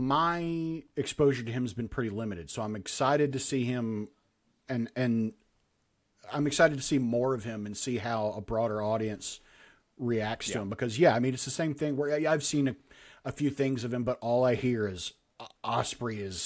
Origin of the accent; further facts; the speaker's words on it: Huntsville, Alabama, United States; in my hometown, by the way, my hometown, Huntsville, Alabama. They're in my hometown.